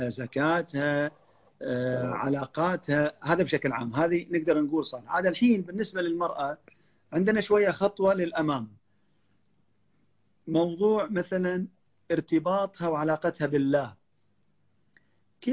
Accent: Kuwait; انا قاعد الاحظه عندنا في الكويت بشكل عام والخليج

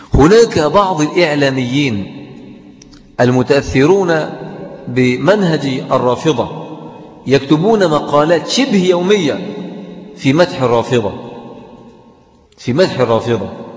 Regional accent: Mansoura, Dakahlia, Egypt; يعني عندنا في المنصورة تحت هذا الاسم في مسجدين

